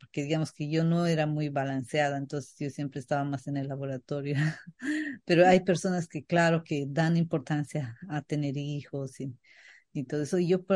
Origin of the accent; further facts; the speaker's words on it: Bolivia; son esas limitaciones como bolivianos que no que te limitan